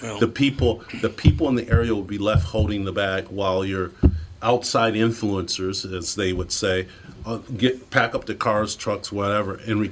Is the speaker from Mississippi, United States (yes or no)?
no; Detroit, Michigan, United States; I grew up in the Detroit riots in 1967, and my father was a police officer